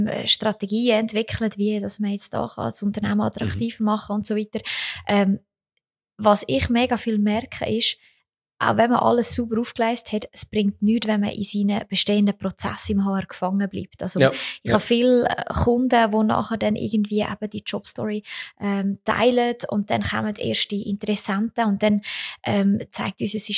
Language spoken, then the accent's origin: German; Switzerland; Und bei uns in der Schweiz ist es halt wirklich, man schreibt das sogar noch auf Bewerbung drauf, bitte senden Sie Ihre Unterlagen mit Foto.